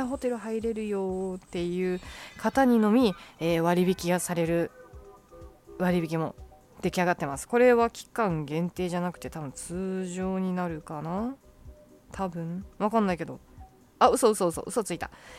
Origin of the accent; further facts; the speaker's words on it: Kansai, Japan; 関西人だし、うん、関西人なんで